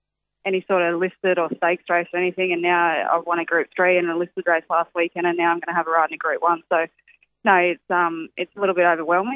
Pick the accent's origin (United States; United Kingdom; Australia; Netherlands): Australia; Queensland; also born or lived in New South Wales; I was born in New South Wales, but basically lived in Queensland most of my life.